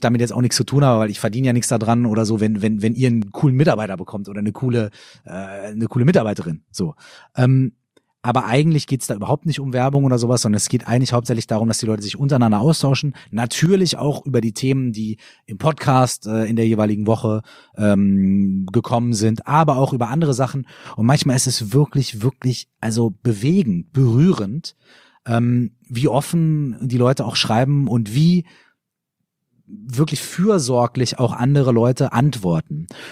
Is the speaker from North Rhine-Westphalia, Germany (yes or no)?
yes; Minden, North Rhine-Westphalia, Germany; wir spielen in meiner Heimatstadt in Minden